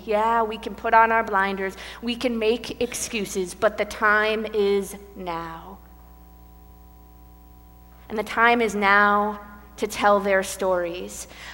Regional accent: Durham, Connecticut, United States; I'm the youngest of four. I grew up in Durham, Connecticut, a small town with lots of cows and, you know, little rural America.

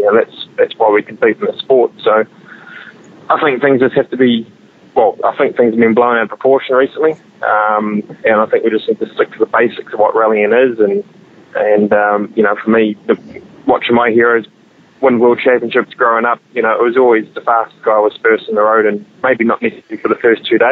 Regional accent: New Zealand; And New Zealand's probably the worst place in the world to be sweeping roads with the amount of gravel that we have.

